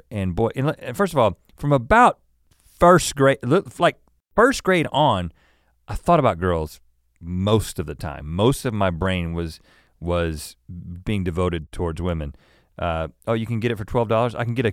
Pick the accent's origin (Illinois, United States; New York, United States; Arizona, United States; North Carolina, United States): North Carolina, United States; also born or lived in California; I was coming from California because I lived in California for 3 years down the road in Thousand Oaks before moving to North Carolina in first grade.